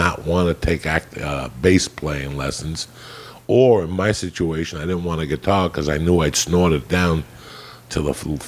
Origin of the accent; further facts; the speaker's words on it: New Jersey, United States; I'm from Jersey